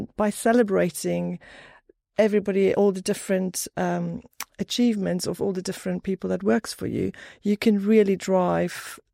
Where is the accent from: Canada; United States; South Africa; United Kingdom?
South Africa; moved away as an adult; I'm from South Africa originally.